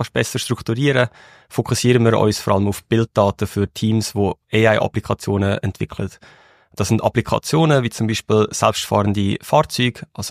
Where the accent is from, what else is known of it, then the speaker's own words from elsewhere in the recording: Lucerne, Switzerland; also born or lived in Zurich; Und ich bin in Luzern aufgewachsen